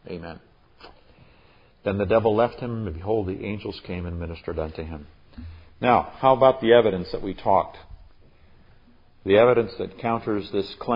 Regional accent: Nigeria; When I grew up in Nigeria, West Africa, we noticed that the African people there, especially in areas where there was a lot of animism, they held themselves in great fear.

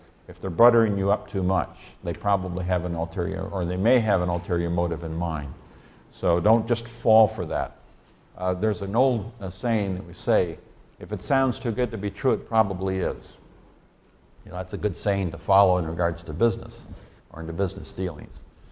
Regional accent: Nigeria; moved away; I grew up in Nigeria, West Africa.

